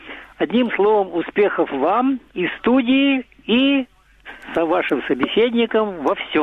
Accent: Kyiv, Ukraine; also born or lived in Izium; Я вообще из Киева. … Долгое время жил в Изюме рядом с Донбассом, на Донбассе практически.

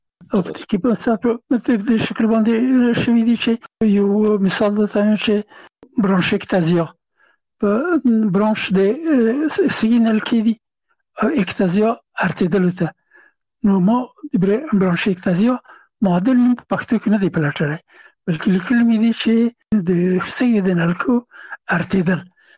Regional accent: Afghanistan; هغه زه نه پېژندلم چې زه هم افغان یم او ما ته یې نه پېژنده چې افغان یم

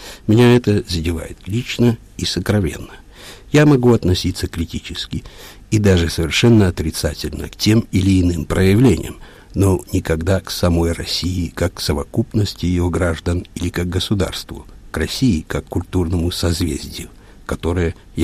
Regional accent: Argentina; Russian is a second language; Почему в испанском? Потому что, как многие итальянцы, я вырос в Аргентине.

